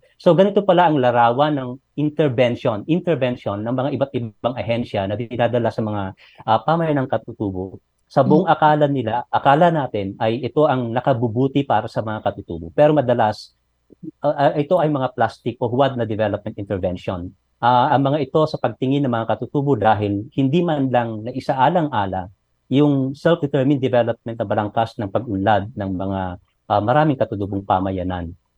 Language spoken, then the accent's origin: Tagalog; Ilocos Region, Philippines; Actually, dahil Ilocano ako